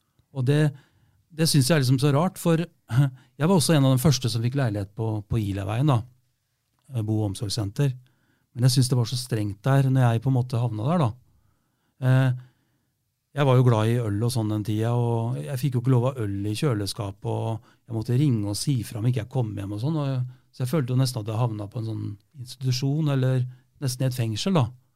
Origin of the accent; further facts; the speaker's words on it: Rjukan, Telemark, Norway; det var at jeg er jo fra Rjukan, men det var ingen som visste at jeg var fra Rjukan